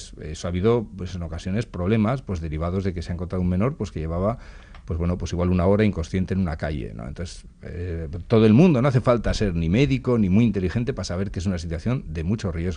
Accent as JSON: {"language": "Spanish", "region": "Basque Country", "country": "Spain", "said": "lo digo desgraciadamente como vasco, pues son más frecuentes aquí en Euskadi"}